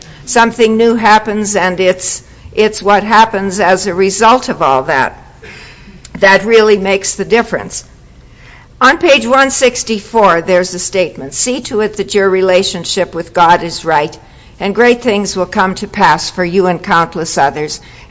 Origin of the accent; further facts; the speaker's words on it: Toronto, Ontario, Canada; I'm from Toronto.